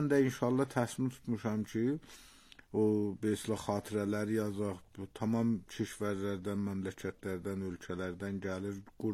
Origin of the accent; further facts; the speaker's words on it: Iran; əşi, mən İrandan gəlmişəm bura